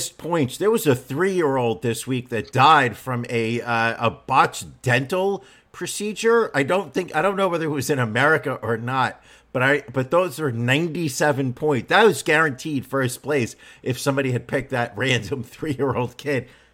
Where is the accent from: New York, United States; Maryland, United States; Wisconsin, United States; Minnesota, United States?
New York, United States; what I thought was genius as a New Yorker was he took the chorus from the electronics store